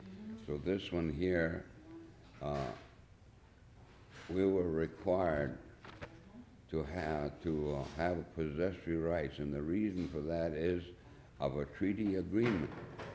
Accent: Kasaan, Alaska, United States; And by government action, the first time we were required to move all these villages, and I'm from Kasan, even though Kasan was not mentioned in there

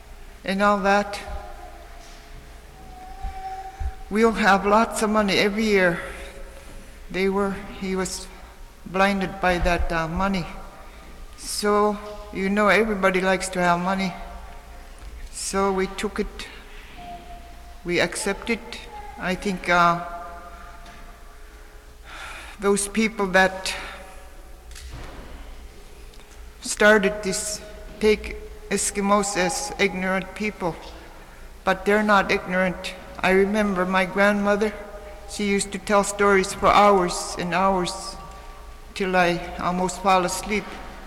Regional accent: Koyuk, Alaska, United States; Koyuk is a little village

